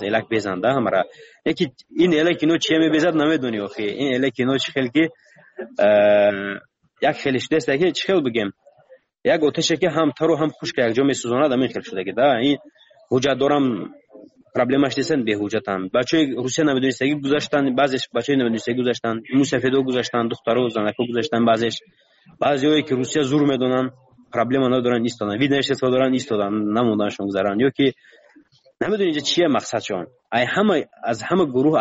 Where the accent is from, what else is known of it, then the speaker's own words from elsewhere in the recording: Tajikistan; من گفتم من تاجیکم، گفتم از تاجیکستان